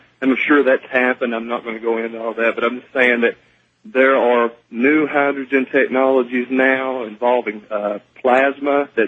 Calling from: Chattanooga, Tennessee, United States; I'm calling from the Chattanooga area in Tennessee.

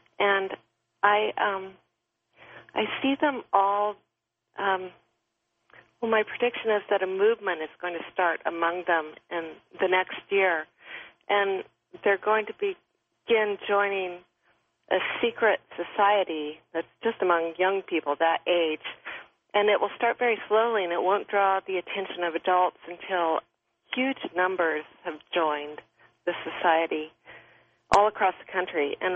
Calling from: Richmond, California, United States; First of all … I'm calling from Richmond, California.

